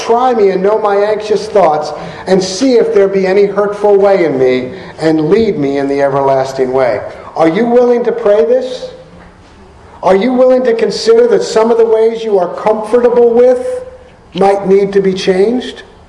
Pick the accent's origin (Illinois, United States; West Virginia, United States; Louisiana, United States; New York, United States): New York, United States; New York City; I grew up in New York City. Bay Ridge, Brooklyn. Profanity is the native tongue of Bay Ridge, Brooklyn.